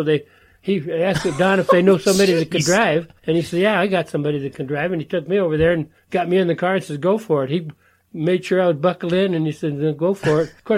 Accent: Denver, Colorado, United States; I grew up in Denver, Colorado.

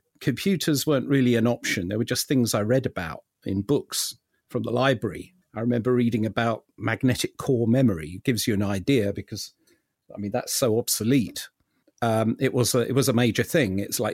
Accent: London, United Kingdom; born there; So, and then I was born in London.

